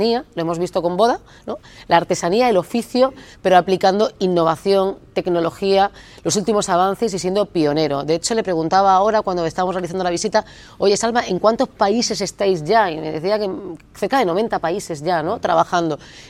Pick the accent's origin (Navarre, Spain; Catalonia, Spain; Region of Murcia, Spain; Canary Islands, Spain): Region of Murcia, Spain; Cartagena; como buen cartagenero, creyendo siempre en las oportunidades que genera el municipio de Cartagena